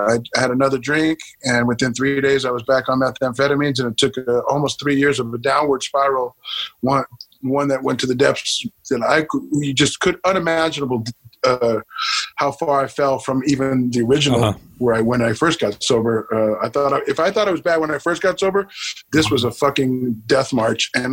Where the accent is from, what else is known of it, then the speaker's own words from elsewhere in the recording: California, United States; also born or lived in Brooklyn / Staten Island / New Jersey; I was born in Brooklyn, spent the next couple of years in Staten Island, and we moved to California when I was six.